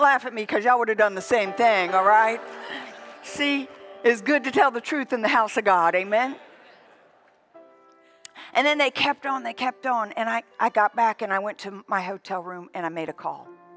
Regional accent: Mississippi, United States; I said, Jean George, because I'm from Mississippi. So you don't even say the two S's in Mississippi.

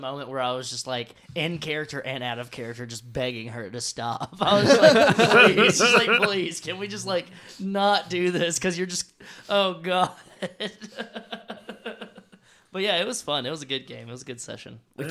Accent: Kentucky, United States; Yep. I'm from Kentucky.

